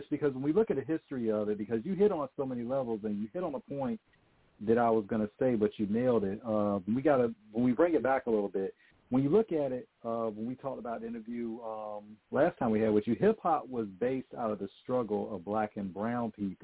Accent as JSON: {"language": "English", "region": "Virginia", "country": "United States", "tie": "born or raised there", "said": "So when I was growing up in Virginia, you know, we would hear a variety of hip-hop."}